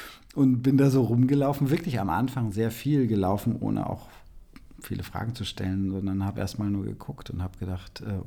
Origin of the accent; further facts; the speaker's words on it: Schwerin, Mecklenburg-Vorpommern, Germany; war neulich in meiner Heimatstadt in Schwerin, da habe ich auch gelesen